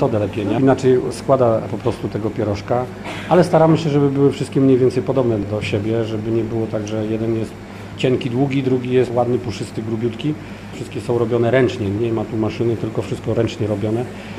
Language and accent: Polish; Lublin Voivodeship, Poland; pochodzę spod Tomaszowa Lubelskiego i tam kasza gryczana tak dosyć powszechnie występowała.